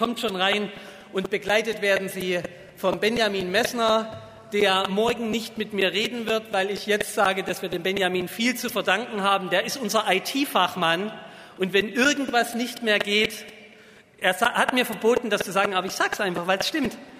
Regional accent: Saxony, Germany; im heimatlichen Vogtland, da wo ich herkomme, auf dem Betzelberg bei Falkenstein

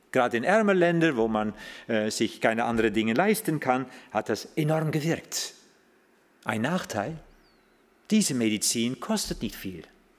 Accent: Netherlands; German is a second language; moved away; Ich bin ja Holländer, so ich habe es nicht so von meiner Kindheit an mit den Bergen

